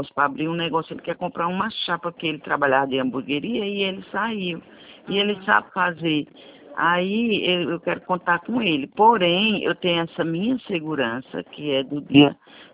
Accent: Santa Cruz do Capibaribe, Pernambuco, Brazil; born there; Isso, Santa Cruz do Capibaribe.

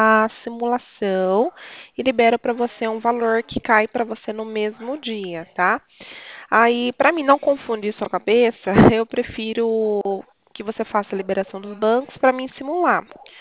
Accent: Sorocaba, São Paulo, Brazil; eu sou daqui de Sorocaba, perto da rodoviária.

